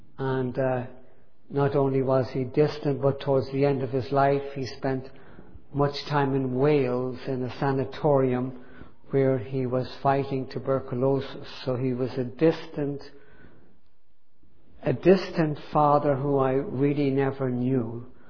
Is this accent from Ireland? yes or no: yes; Ireland; I grew up in Ireland in a military compound, my father was a colonel in the Irish Army